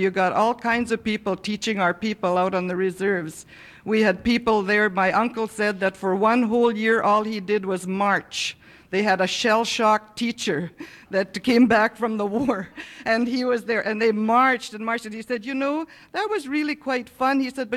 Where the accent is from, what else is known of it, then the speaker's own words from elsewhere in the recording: Canada; I'm from an Indian reserve in Canada, and I started school there in the 40s.